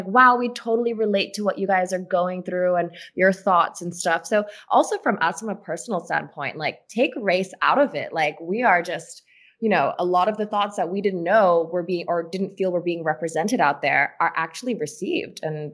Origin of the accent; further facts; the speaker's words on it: Singapore; But growing up in Singapore, being mixed race